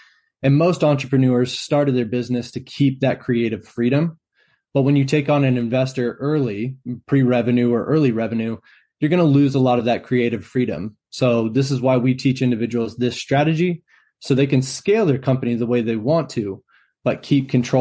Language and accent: English; Idaho, United States; And then I'm from Idaho, North Idaho.